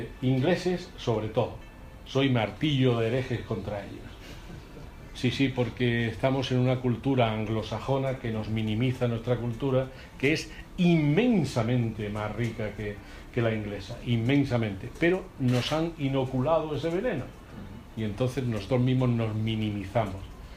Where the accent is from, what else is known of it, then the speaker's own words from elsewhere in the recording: Úbeda, Andalusia, Spain; como yo también presido una jornada de novela histórica en mi pueblo, en Úbeda